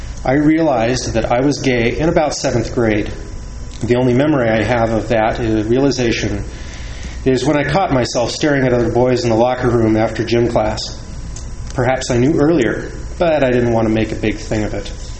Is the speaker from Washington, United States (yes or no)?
yes; Seattle, Washington, United States; born there; I was born in the Seattle, Washington area.